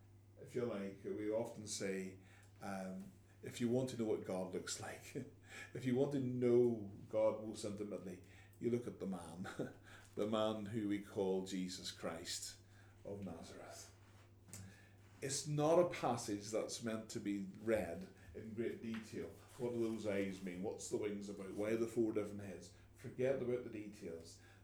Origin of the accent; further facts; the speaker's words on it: Ireland; moved away as an adult; now in England; When I was coming from Ireland to England, or feeling a call to come from Ireland to England, you know, come as a missionary to this pagan offshore island, as I often put it